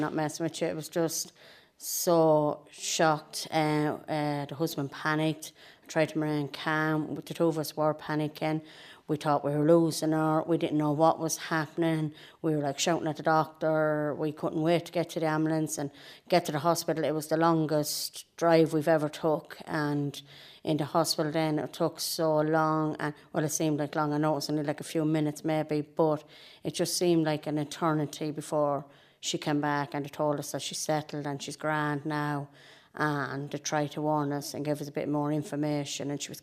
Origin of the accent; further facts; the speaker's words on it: Edenderry, Leinster, Ireland; Edenderry.